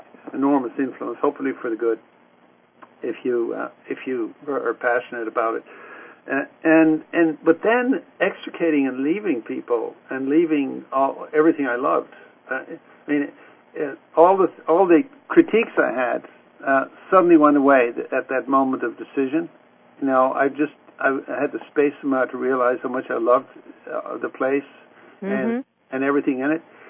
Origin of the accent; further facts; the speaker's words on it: Ireland; also born or lived in England; now in United States; it's not likely, when you come to the United States as an Irish person, you don't suffer any discrimination. Other people have discrimination here, but not the Irish.